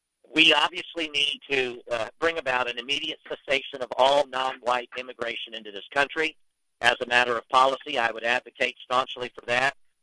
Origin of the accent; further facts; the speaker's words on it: Miami, Florida, United States; Again, I grew up in Miami, and I saw how overnight Miami, Florida was taken over by an alien influx